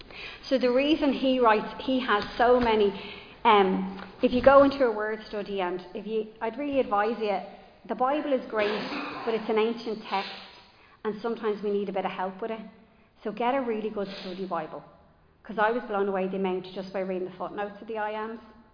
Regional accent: Ireland; I am Irish.

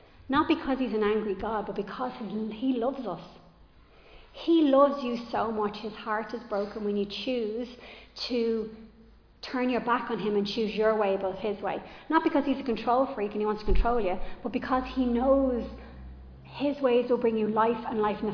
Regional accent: Bray, Leinster, Ireland; now in Greystones, Ireland; Now, I'm from Bray. I currently live in Greystones, but I'm from Bray.

